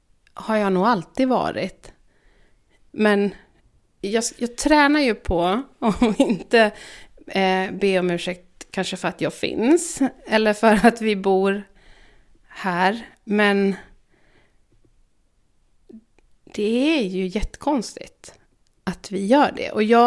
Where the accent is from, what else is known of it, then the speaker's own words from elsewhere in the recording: Småland, Sweden; now in Stockholm, Sweden; När jag kommer hem till min småländska hemstad. Då kan jag inte prata som jag gör nu. För då kanske någon får för sig att jag tror att jag har blivit något. Eller att jag är någon. För att jag bor i Stockholm.